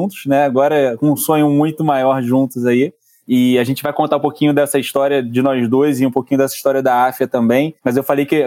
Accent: Rio de Janeiro, Brazil; Eu sou médico de formação, tenho 33 anos, sou do Rio de Janeiro.

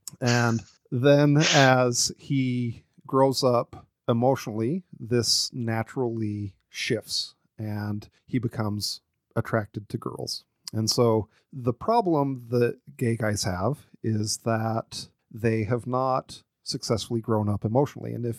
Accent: Idaho, United States; So I grew up very Mormon in Idaho

